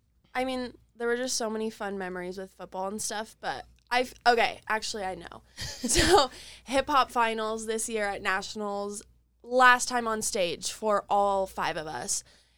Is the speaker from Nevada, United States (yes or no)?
yes; Las Vegas, Nevada, United States; I'm here. Don't worry. As you know, I'm from Las Vegas, Nevada.